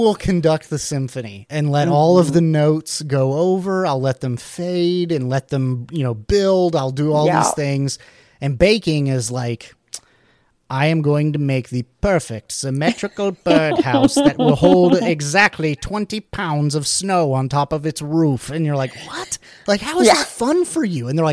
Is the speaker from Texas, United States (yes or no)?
no; Missouri, United States; especially like me growing up, I grew up in Southwest Missouri.